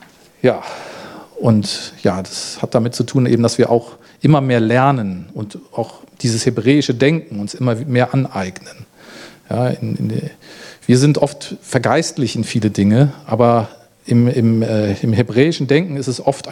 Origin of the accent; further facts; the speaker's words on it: Germany; gerade als wir als Deutsche haben, glaube ich, nichts zu reden